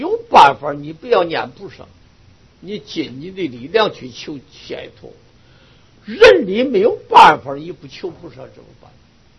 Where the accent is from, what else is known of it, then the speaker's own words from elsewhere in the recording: Taiwan; 我们台湾人念这个那无两字也是念那无的